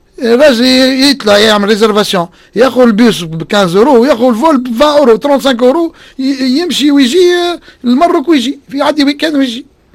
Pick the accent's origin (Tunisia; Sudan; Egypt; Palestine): Tunisia; نقول بور لاج دو بارك دافيون اللي عندنا في تونس